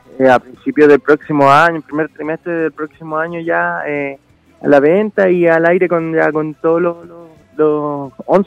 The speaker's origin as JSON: {"language": "Spanish", "country": "Chile", "said": "tampoco queríamos olvidar de lo que somos los chilenos en realidad"}